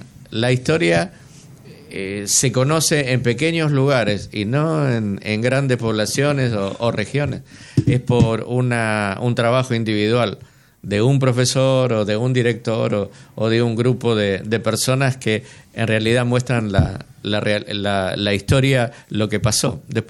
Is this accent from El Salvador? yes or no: no; Argentina; yo como argentino